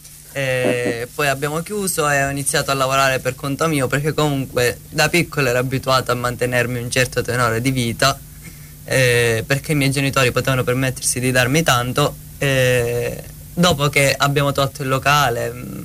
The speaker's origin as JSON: {"language": "Italian", "town": "Assolo", "region": "Sardinia", "country": "Italy", "said": "No, è un paesino di 6.000 abitanti."}